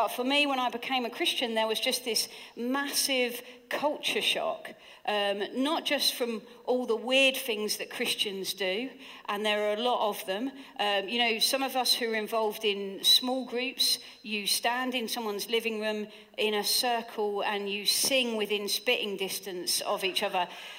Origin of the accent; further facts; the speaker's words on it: Hastings, South East England, United Kingdom; I grew up in Hastings, where I now live again, and I grew up in relative poverty.